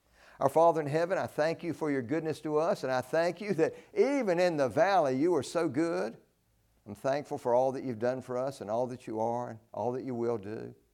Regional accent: Spring Lake, North Carolina, United States; I grew up in Spring Lake, North Carolina.

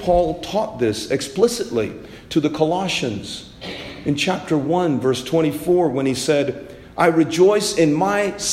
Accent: India; do you know when babies are baptized in India, my home country?

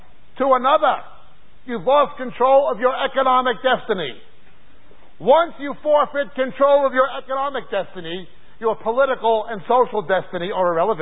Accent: New York, United States; I'm from New York. A lot of people know Spanish in New York

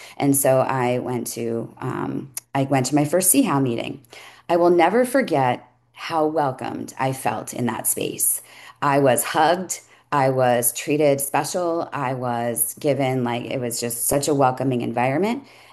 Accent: New York, United States; I'm an East Coast kid. I grew up in New York.

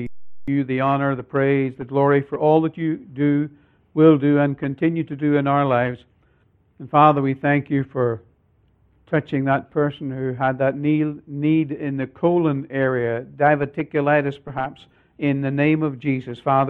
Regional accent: Ireland; seeing I'm from Ireland, and it's from the north of Ireland, and I happen to know the town that the story comes from

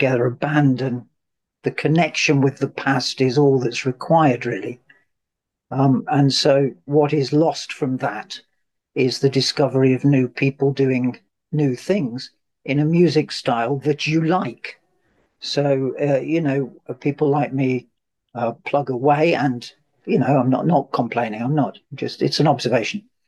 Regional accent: Coventry, West Midlands, United Kingdom; I come from Coventry, nothing in common with that.

